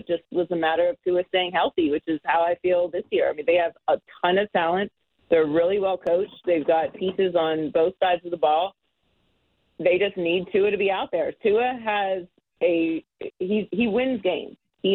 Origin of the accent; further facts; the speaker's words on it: Pittsburgh, Pennsylvania, United States; I'm born and raised in Pittsburgh, so I love the Steelers also.